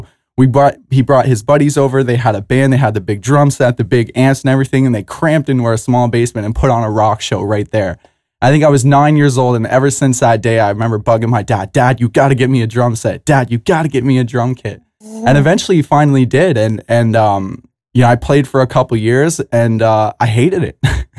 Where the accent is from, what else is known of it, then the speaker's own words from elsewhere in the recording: Chatham-Kent, Ontario, Canada; I grew up in Chatham, Kent, Ontario. It's just a small town in Canada. And I love it.